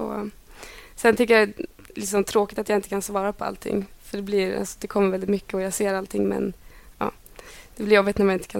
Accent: Delsbo, Gävleborg County, Sweden; jämfört med när vi kommer från Delsbo där vi kunde vara ute och rida i liksom 3 timmar

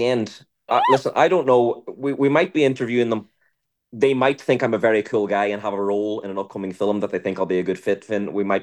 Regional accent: Glen, County Donegal, Ireland; a small town called Glen, and there's actually only about three houses in it.

